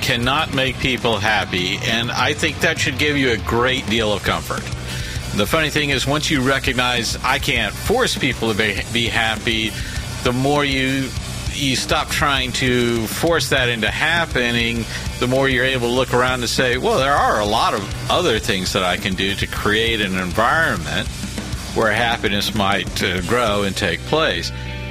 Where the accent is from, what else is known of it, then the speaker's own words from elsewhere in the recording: Louisiana, United States; As a Cajun, I can tell you I'm more comfortable with the idea of an accordion making its way into rock music than I am with the keytar making its way into rock music.